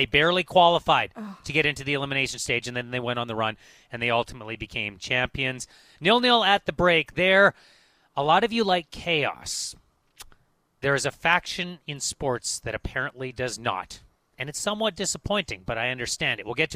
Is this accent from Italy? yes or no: no; Kamloops, British Columbia, Canada; And I grew up in Kamloops. It gets very hot there. It hits 40 a couple of times each summer.